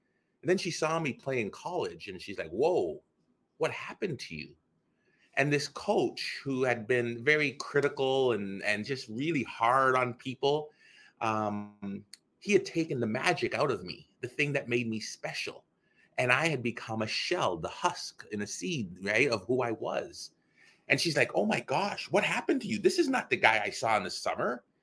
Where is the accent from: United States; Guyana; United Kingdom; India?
Guyana; now in Canada; So, you know, growing up in Guyana, South America, it's interesting. I don't have a lot of memories, you know.